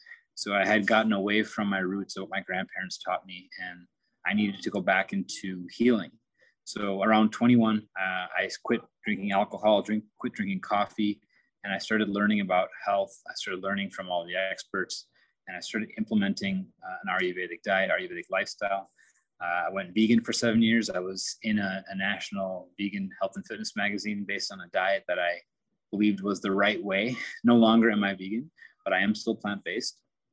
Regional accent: Minnesota, United States; I was born and raised in Minnesota, born with the hereditary of Indian parents, entrepreneurial parents.

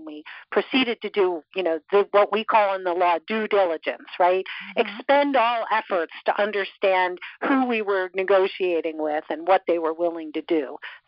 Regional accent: Canada; born there; And maybe it's the fact that I'm Canadian at heart. So I was born in Canada.

